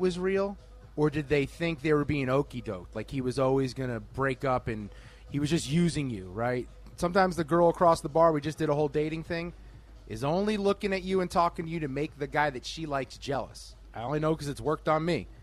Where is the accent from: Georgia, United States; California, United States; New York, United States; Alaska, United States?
New York, United States; I'm from New York. You're from Jersey.